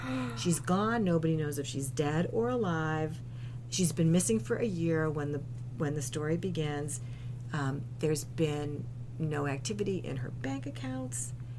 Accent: Brockton, Massachusetts, United States; So this happens, like, I grew up in Brockton. Like, Brockton is in this book.

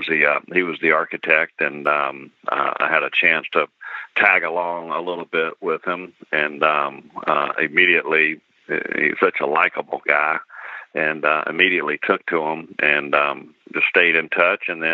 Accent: South Carolina, United States; also born or lived in Aiken; he knew that I was from South Carolina. I started in Aiken, South Carolina, and then kind of grew up middle of the state outside of Columbia.

